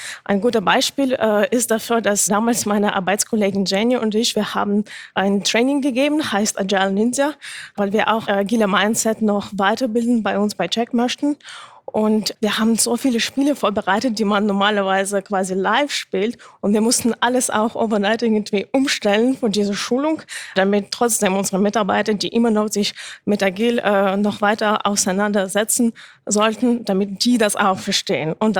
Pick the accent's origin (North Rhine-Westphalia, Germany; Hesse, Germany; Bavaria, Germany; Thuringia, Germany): Thuringia, Germany; born there; geboren in Thüringen